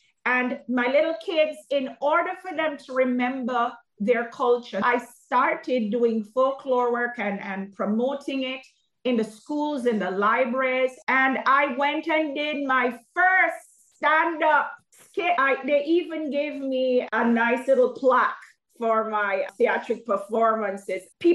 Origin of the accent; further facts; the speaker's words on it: Jamaica; I'm from Jamaica and I'm mixed. I'm out of many one people, Jewish, Irish, East Indian, Black, everything you can think of, Heinz 57.